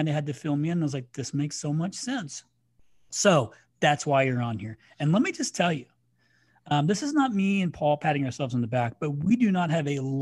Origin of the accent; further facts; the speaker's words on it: Crawfordsville, Indiana, United States; I'm from Crawfordsville.